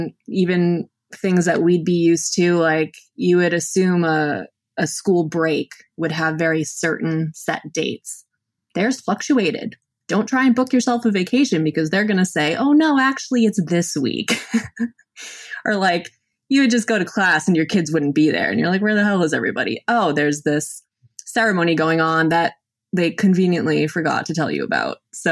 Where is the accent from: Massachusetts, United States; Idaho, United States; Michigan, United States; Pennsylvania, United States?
Massachusetts, United States; We're both from Massachusetts, and we met for the first time in Bangkok.